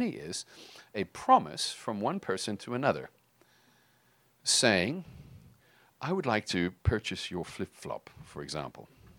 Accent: South Africa; Tammy and I come from South Africa, and Tammy actually grew up in Zimbabwe.

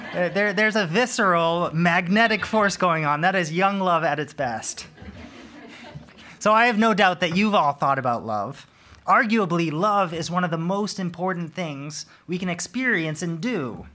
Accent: United States; accent: American; You can't tell from my American twang, but I'm from a British family that is especially British

